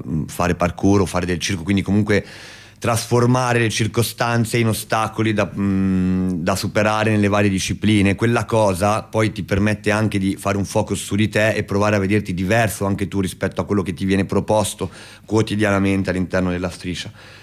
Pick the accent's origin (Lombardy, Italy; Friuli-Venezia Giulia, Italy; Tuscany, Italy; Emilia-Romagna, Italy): Lombardy, Italy; Milan; vengo appunto da Milano